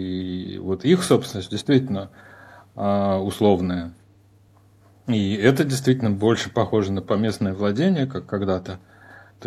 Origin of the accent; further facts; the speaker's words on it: Moscow, Russia; Высокий модернизм достиг, на мой взгляд, своей вершины в микрорайонах, как Беляево, в котором я вырос. Я из Москвы, из Беляева.